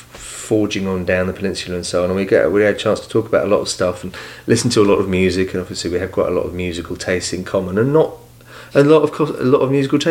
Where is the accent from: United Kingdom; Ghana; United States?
United Kingdom; Bedford, East of England; where I grew up in Bedford was right on the edge of town